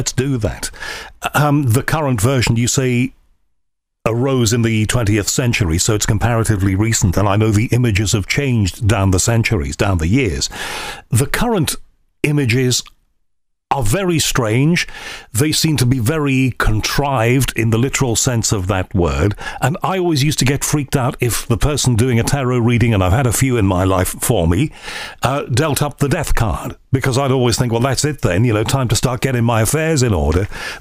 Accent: Liverpool, North West England, United Kingdom; I was brought up in Liverpool, and my grandfather was a Catholic on my mother's side, and it was the reverse on my father's side.

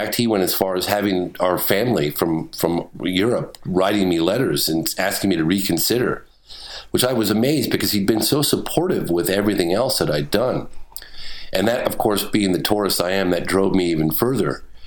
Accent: Exeter, South West England, United Kingdom; born there; I was born in Exeter

